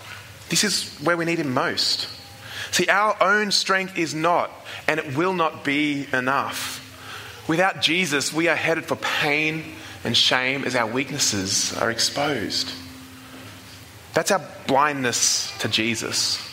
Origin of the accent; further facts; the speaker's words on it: Vanuatu; You know, it's from when I was a kid. I grew up in Vanuatu, and we had a small wharf down at the beach there.